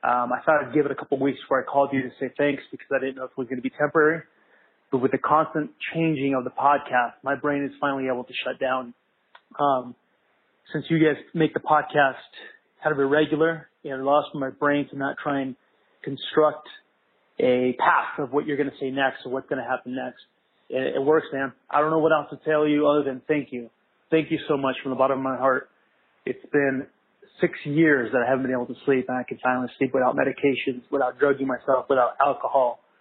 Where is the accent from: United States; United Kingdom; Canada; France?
United States; Colorado Springs, Colorado; And by the way … I'm from Colorado Springs, Colorado. I'm a vet.